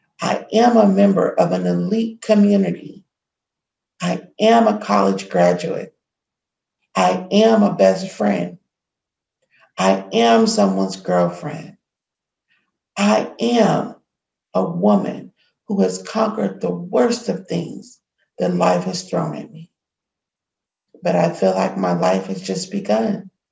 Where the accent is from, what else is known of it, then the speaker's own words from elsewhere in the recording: Belleville, Illinois, United States; also born or lived in Las Vegas; now in St. Louis, United States; I grew up in Belleville, but I was always over here in St. Louis at a family member's house.